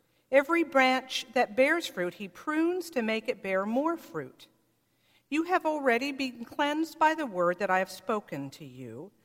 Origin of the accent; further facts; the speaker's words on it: California, United States; When I grew up in California, I had a favorite uncle, Uncle Jerry.